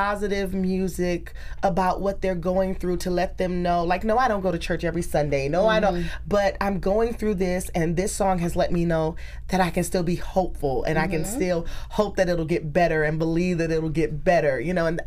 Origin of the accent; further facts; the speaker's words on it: Detroit, Michigan, United States; and then we're from Detroit.